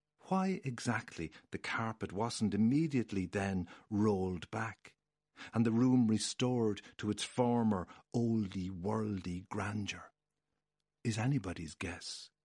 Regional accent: Portlaoise, Leinster, Ireland; By local standards, the house we grew up in on Main Street, Portlaoise, was old and rambling and ramshackle. A relic of the early 19th century fabric of that Midlands town.

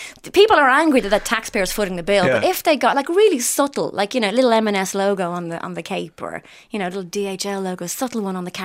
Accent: Ireland; what are we doing? We're Irish. We're giving us way too much time.

